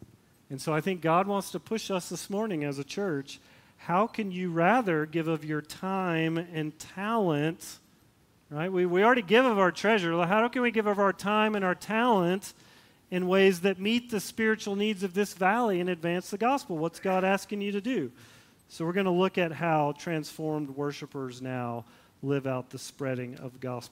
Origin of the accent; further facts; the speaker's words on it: Tennessee, United States; When I grew up in Tennessee, there used to be this hippie commune way off in the middle of nowhere, and they called it the farm, right?